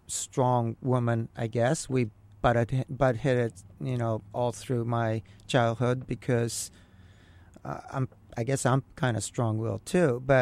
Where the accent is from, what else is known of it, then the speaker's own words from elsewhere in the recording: Kamakura, Kanagawa, Japan; My hometown was a small Buddhist town called Kamakura. It wasn't really small. It had a giant Buddhist statue in the middle of the town.